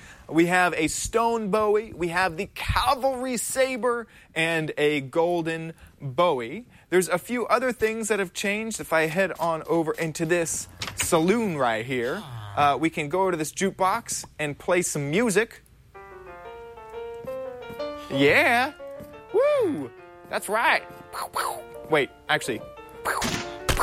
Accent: Texas, United States; And I'm from Texas, so I'm offended.

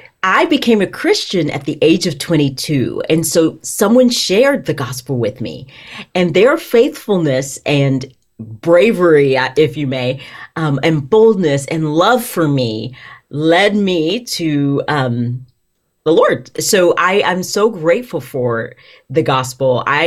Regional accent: Tennessee, United States; I'm from Tennessee.

